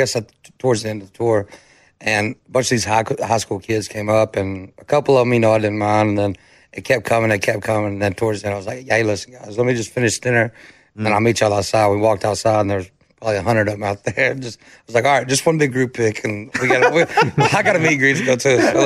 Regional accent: Pittsburgh, Pennsylvania, United States; now in Weatherford, United States; So I grew up in Pittsburgh. I live in Weatherford. It's just like 45 minutes west of Fort Worth.

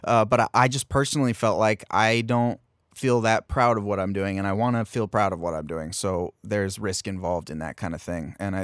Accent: San Diego, California, United States; I'm from San Diego originally, so it was kind of close to home.

